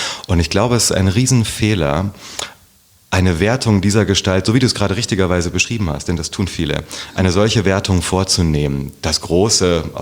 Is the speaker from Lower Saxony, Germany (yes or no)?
no; Herborn, Hesse, Germany; wir kommen da aus dem Lahn-Dill-Kreis. Beschaulich, schön. Ich bin viel bei meiner Großmutter groß geworden. Meine Eltern waren noch sehr jung. Mhm. Und ja, in Herborn bin ich aufgewachsen.